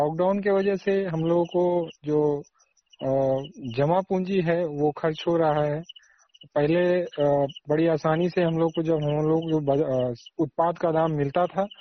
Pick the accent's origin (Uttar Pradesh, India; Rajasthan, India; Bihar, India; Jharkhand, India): Jharkhand, India; Vishnugarh; और बिष्णुगढ़ प्रखंड के गैड़ा पंचायत का रहने वाला हूँ।